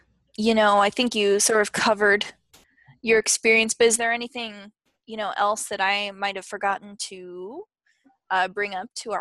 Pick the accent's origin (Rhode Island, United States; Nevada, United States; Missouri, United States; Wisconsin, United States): Nevada, United States; Las Vegas; moved away as an adult; I am actually from Las Vegas, born and raised. There are not a lot of us, and I just on an 18-year-old's whim just up and left and went across the country to go to the school.